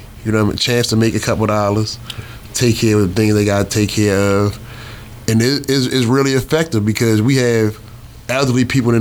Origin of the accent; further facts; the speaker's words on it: Baltimore, Maryland, United States; now in Philadelphia, United States; I'm from Baltimore. And I commend Philadelphia for even giving me a chance to peacefully change my life in my recovery process.